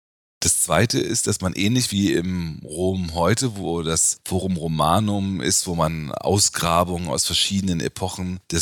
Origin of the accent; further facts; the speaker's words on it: Berlin, Germany; ich bin in Ostberlin aufgewachsen